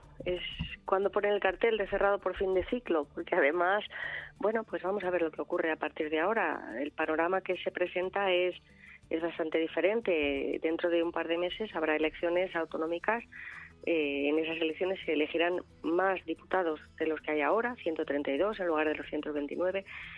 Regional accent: Madrid, Community of Madrid, Spain; los que tenemos que sufrir el programa, que somos los madrileños, ¿no?

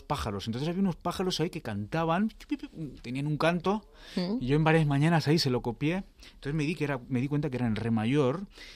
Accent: Valencia, Valencian Community, Spain; born there; Yo nací en Valencia, pues bueno, tengo la tradición del Mediterráneo, que es muy rica

